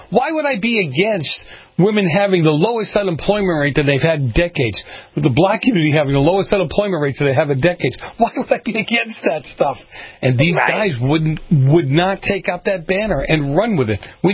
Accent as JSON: {"language": "English", "town": "Boston", "region": "Massachusetts", "country": "United States", "tie": "born or raised there", "said": "No, I mean, seriously, it is. I grew up in Boston."}